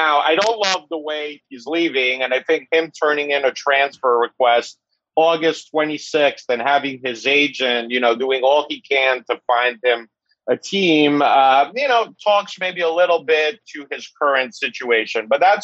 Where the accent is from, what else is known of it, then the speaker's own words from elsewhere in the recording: Italy; now in United States; You know, I grew up in Italy. I'm based in the United States.